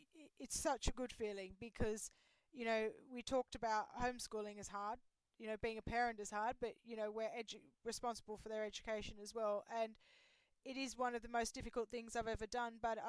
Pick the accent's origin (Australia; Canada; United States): Australia; I was born and brought up in Australia.